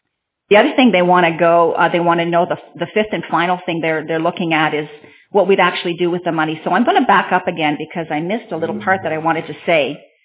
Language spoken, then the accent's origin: English; Stevensville, United States; I'm from Stevensville